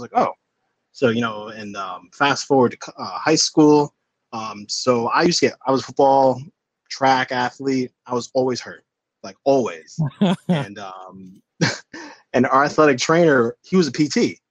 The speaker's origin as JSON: {"language": "English", "town": "Manhasset", "region": "New York", "country": "United States", "tie": "born or raised there", "said": "So I grew up in Long Island, in a little town called Manhasset, New York, in Long Island, on the island, as we say"}